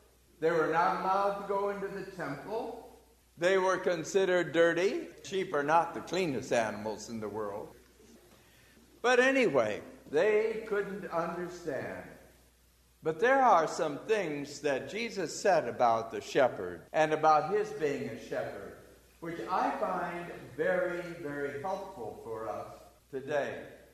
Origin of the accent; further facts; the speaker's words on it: Chicago, Illinois, United States; and I was brought up in Chicago, and the only sheep we saw were in the butcher shop.